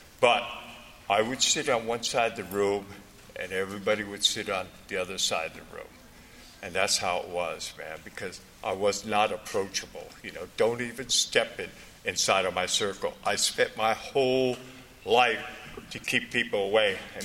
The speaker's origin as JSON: {"language": "English", "town": "San Francisco", "region": "California", "country": "United States", "said": "I was put in a juvenile hall in San Francisco. I'm from San Francisco."}